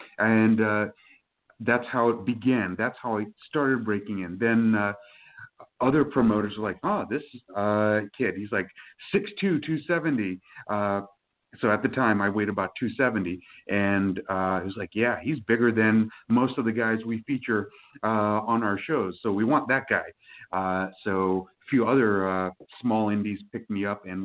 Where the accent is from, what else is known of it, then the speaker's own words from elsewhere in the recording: New York City, New York, United States; moved away as an adult; Like moving 1,000 miles away from home because I'm originally from New York City.